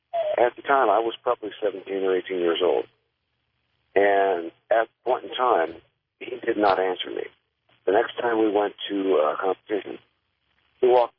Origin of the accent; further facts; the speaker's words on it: Ohio, United States; born there; moved away; And I was born in Ohio, and I migrated out here.